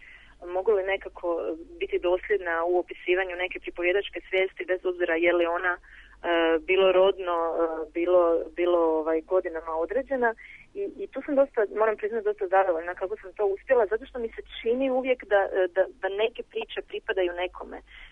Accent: Zadar, Zadar County, Croatia; s obzirom da sam ja rodom iz Zadra

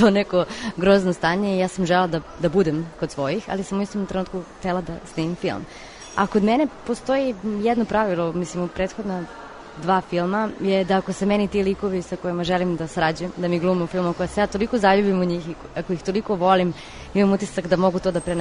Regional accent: Kladovo, Southern and Eastern Serbia, Serbia; moved away; ja sam otišla iz Kladova pre više od 15 godina, znači mislim da ima 18 već.

